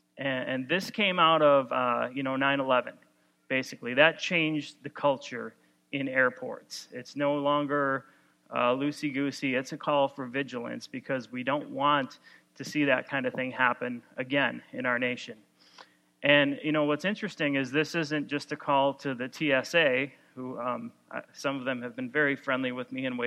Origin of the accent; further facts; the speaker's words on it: Wisconsin, United States; born there; She was born in Minnesota. I was born in Wisconsin, so we decided to get married on neutral territory.